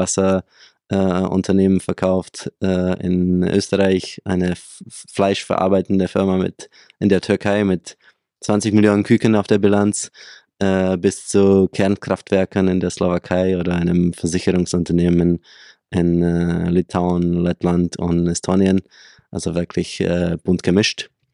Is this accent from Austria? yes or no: no; Czechia; German is a second language; also born or lived in Prague; ich bin 34 Jahre alt, habe 3 Kinder, bin aus Tschechien vom Ursprung her, habe dort auch studiert, internationalen Handel an der Prager Wirtschaftsuni